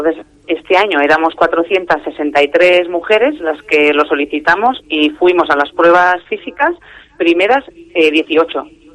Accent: Reinosa, Cantabria, Spain; jo, el frío, yo que soy de Reynosa, me encanta

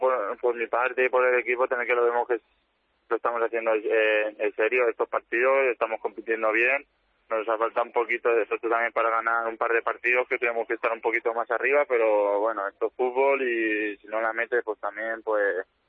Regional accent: Valencia, Valencian Community, Spain; porque soy de Valencia

